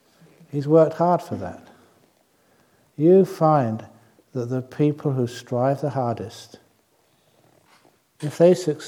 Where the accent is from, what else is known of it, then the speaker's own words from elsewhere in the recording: England, United Kingdom; born there; I was born in England.